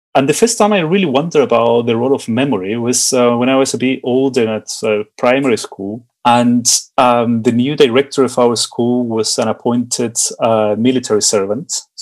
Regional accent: Santiago, Santiago Metropolitan Region, Chile; English is a second language; One of the things that I learned from growing up in Santiago

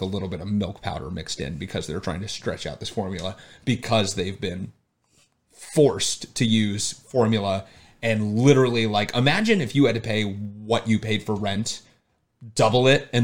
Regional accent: Arizona, United States; now in Chicago, United States; So me growing up in Arizona, that was one of the most popular bottled water brands in Arizona.

